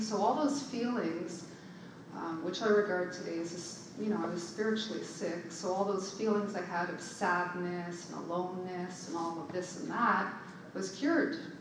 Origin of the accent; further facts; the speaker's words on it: Ottawa, Ontario, Canada; born there; I was born in Ottawa into a family that adopted me.